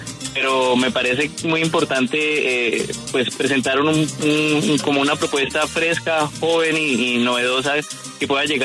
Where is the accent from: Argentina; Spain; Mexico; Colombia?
Colombia; A nosotros como colombianos.